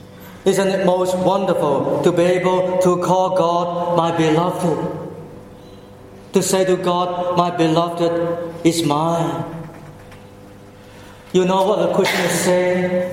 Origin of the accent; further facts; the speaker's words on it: Hong Kong; English is a second language; I remember as a boy, as a child, I learned English in Hong Kong